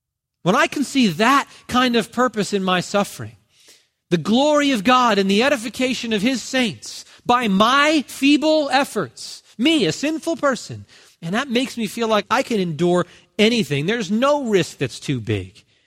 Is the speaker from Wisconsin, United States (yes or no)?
no; New Jersey, United States; I grew up in New Jersey, where it is not sunny every day like it is in Southern California.